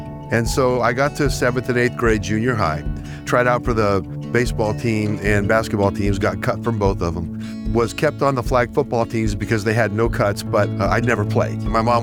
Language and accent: English; Sacramento, California, United States; I grew up in Sacramento, California, raised by a divorced mother of four. She was a school teacher.